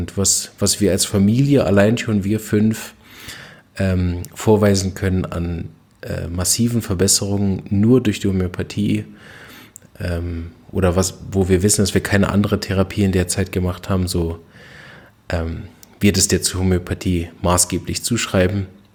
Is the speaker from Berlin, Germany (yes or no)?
yes; Berlin, Germany; Ich bin aufgewachsen in Berlin